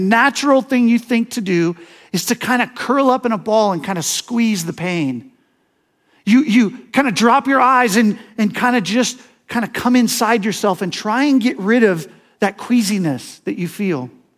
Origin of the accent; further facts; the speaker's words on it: Seattle, Washington, United States; I grew up around Seattle, and in Seattle, my dad had a sailboat.